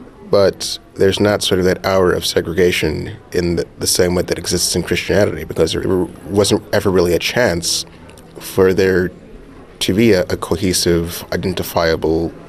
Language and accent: English; New York City, New York, United States; Like growing up in Crown Heights in New York, I experienced far more racism in Jewish spaces than I ever did anti-Semitism in African-American spaces.